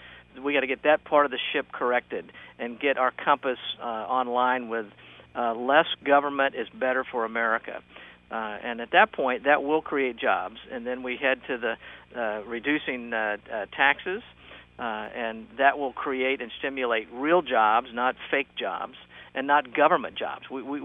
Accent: Orlando, Florida, United States; I mean, I grew up in Orlando. My net's pretty wide in Central Florida.

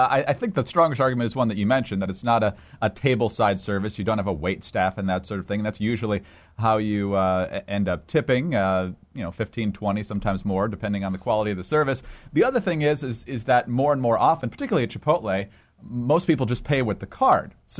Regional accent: Midwest, United States; Well, as a Midwesterner, I know that she was probably on the Ohio Turnpike.

